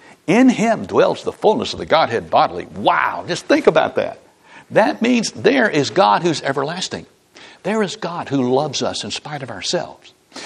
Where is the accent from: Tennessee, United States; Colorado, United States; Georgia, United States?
Tennessee, United States; Memphis; I grew up in Memphis. That's a big, scary, tough city.